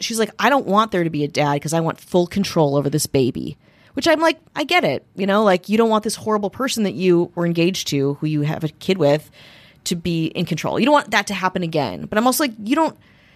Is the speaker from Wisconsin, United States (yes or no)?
yes; Wisconsin, United States; Listen, I'm from Wisconsin as well.